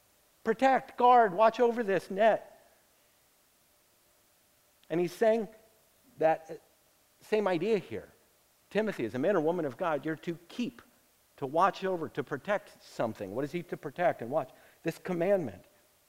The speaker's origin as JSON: {"language": "English", "region": "Texas", "country": "United States", "said": "I'm sorry, I'm from Texas. That's what we do. We play floor hockey."}